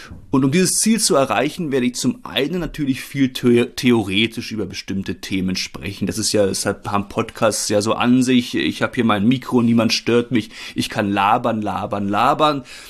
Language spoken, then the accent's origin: German; Berlin, Germany; Geboren wurde ich 1992 in der Hauptstadt in Berlin. Dort bin ich auch 20 Jahre lang aufgewachsen. Dort bin ich zur Schule gegangen.